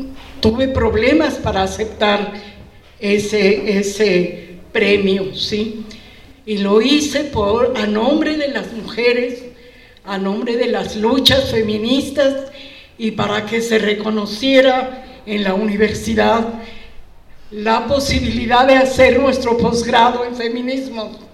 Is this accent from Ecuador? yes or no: no; Mexico